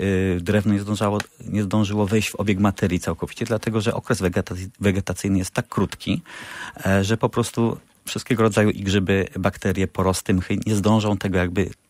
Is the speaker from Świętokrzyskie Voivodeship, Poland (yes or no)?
yes; Świętokrzyskie Voivodeship, Poland; W dolinach, które ja się wychowywałem, w Dolinie Nidy